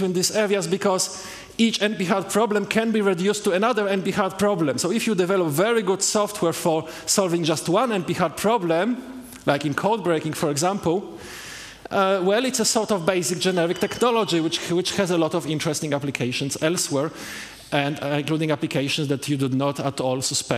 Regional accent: France; also born or lived in Poland; So I am from France. However, I was born in Poland

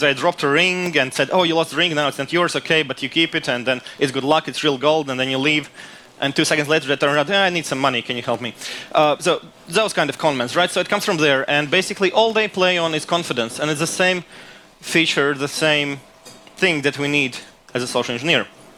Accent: Latvia; I'm from Latvia, by the way.

